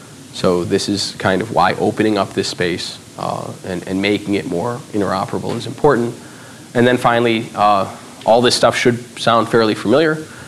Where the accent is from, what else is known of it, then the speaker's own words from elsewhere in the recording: United States; I'm an American, so I know a lot of Americans aren't necessarily talking about those things right now